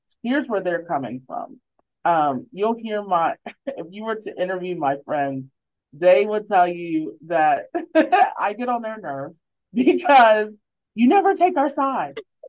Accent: Parkersburg, West Virginia, United States; It was at in my hometown, Parkersburg, West Virginia, and my cousins actually worked there.

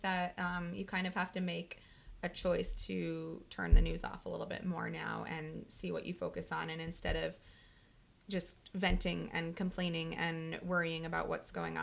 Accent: New York, United States; I'm here from New York.

